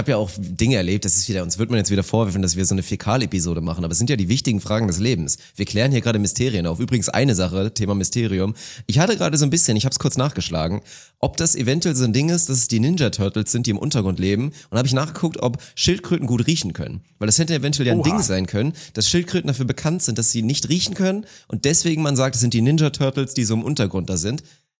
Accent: Lower Saxony, Germany; im Kreis Uelzen, da wo ich aufgewachsen bin

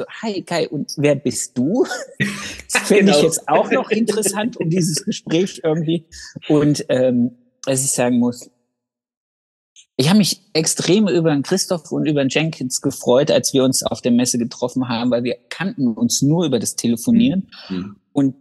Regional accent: Thuringia, Germany; Oder ja, ist das nur Masson, bei uns in Thüringen?

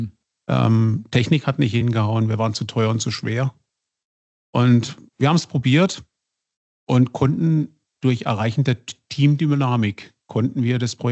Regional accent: Oppenau, Baden-Württemberg, Germany; Und seit 2016 bin ich nun wieder zurück in meiner alten Heimat im Badischen, in Oppenau

